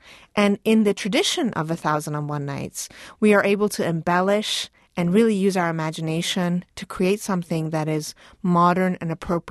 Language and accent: English; Iran; I'm originally from Iran, and growing up, my father would tell me the tales late at night